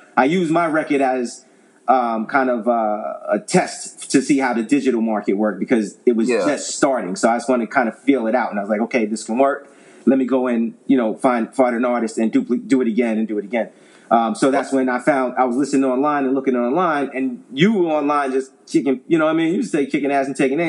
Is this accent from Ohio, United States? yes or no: no; New York, United States; moved away as an adult; I'm from New York. I had a record label in New York, you know what I mean? And when I moved down here, I continued to do music.